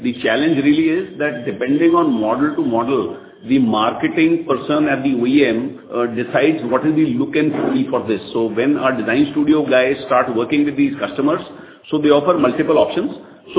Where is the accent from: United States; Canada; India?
India; So I'm an Indian, so I understand exactly what you're saying.